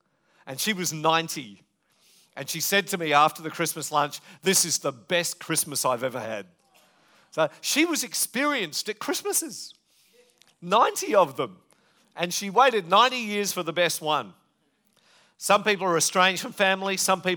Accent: Western Australia, Australia; And I was from Western Australia

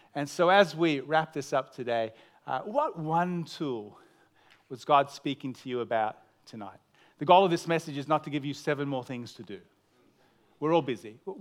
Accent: Melbourne, Victoria, Australia; We said, hey, we're from Melbourne.

